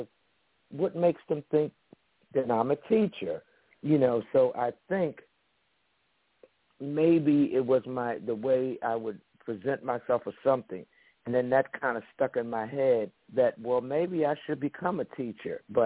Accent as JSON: {"language": "English", "town": "Philadelphia", "region": "Pennsylvania", "country": "United States", "lives_now": "Trenton, United States", "said": "As my family, I'm from Philadelphia, and I've been in the Trenton area since 2000"}